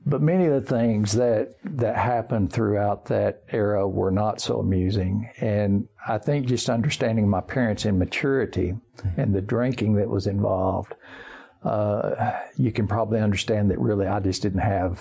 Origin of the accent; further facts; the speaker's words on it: Junction, Texas, United States; Well, I grew up on my grandfather's ranch near a place called Junction, Texas. In fact, I was born there in that same little town.